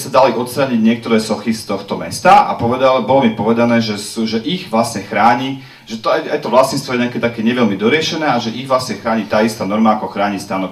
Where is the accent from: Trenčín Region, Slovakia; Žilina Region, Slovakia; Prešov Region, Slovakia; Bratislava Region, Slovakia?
Bratislava Region, Slovakia; Bratislava; Aj keď som Bratislav, tým, že som Bratislavčan, môžem to povedať.